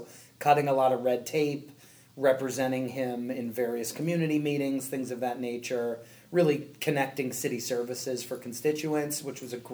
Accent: Los Angeles, California, United States; also born or lived in Manhattan; So I'm from New York originally and moved out when I was about 8.

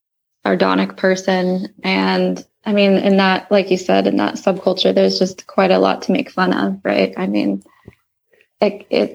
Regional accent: Santa Barbara, California, United States; also born or lived in Los Angeles; I was born and raised in Santa Barbara, and I lived in LA for a while. I went to school there.

